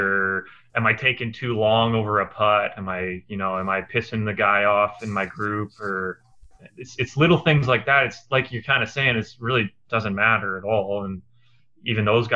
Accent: Kelowna, British Columbia, Canada; what was my hometown in Kelowna

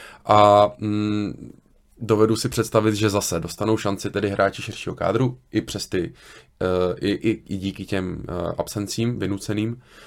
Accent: Plzeň, Plzeň Region, Czechia; born there; Pouze rodištěm Plzeňák.

